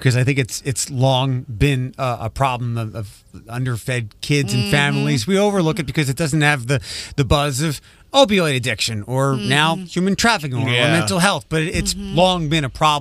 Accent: Philadelphia, Pennsylvania, United States; I'm originally from Philadelphia.

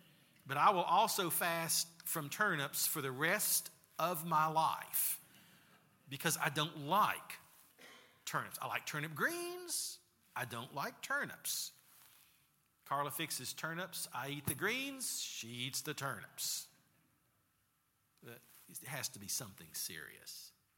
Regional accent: Bristol, United States; I grew up in Bristol at a church that was called Reynolds Memorial.

